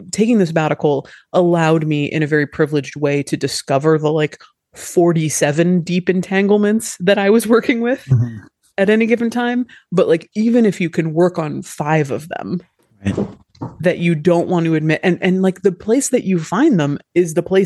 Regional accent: United States; Well, it's, I mean, maybe because I am American, part of me is like, don't tell me not to have notions.

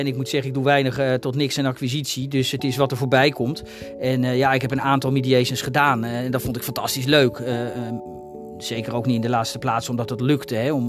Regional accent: Bakkum, North Holland, Netherlands; also born or lived in Zaandam; ik ben in Zaandam geboren. Vanaf mijn vierde heb ik in Bakkum gewoond en vanaf mijn 28e woon ik in Limmen en dat was toen niet gemeente Castricum. Maar inmiddels is dat gemeente Castricum, dus ik ben terug zonder te verhuizen.

